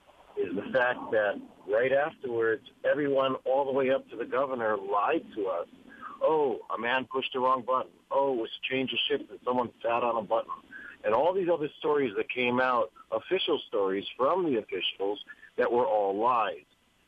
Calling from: Hawaii, United States; I'm calling from Maui.

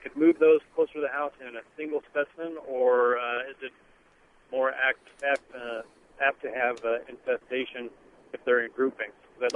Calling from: Texas, United States; I was calling from Western Dallas County, and I built a house, and I have a really heavy clay soil.

